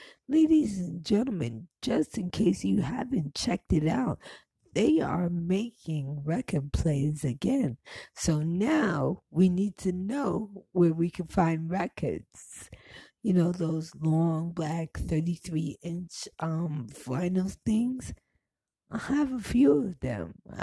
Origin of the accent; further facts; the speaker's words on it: Brooklyn, New York, United States; So, you know, as I grew up in Brooklyn, she grew up in Harlem.